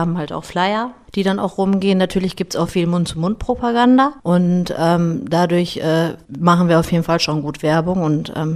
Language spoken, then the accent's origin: German; Pakistan; born there; first language Urdu; German is a second language; Muttersprachler bin ich Urdu. Hindi und Punjabi kann ich auch sprechen. Geboren in Pakistan